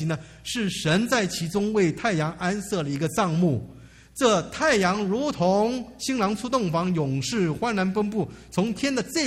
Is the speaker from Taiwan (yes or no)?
yes; Taiwan; moved away as an adult; 当年我们从台湾出来的话都要服兵役的